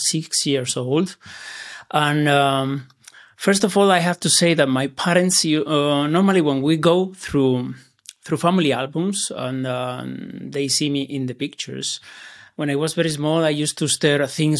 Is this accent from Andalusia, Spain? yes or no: yes; Granada, Andalusia, Spain; English is a second language; My hometown.